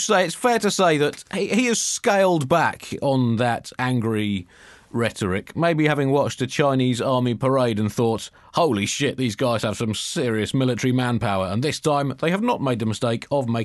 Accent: United Kingdom; Now, you as an Indian and me as a British person may be able to slightly argue with him

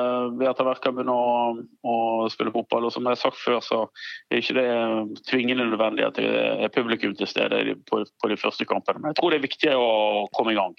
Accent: Vestland, Norway; Så jeg liker jo å fiske, men jeg er jo stril, så jeg fisker jo med garn.

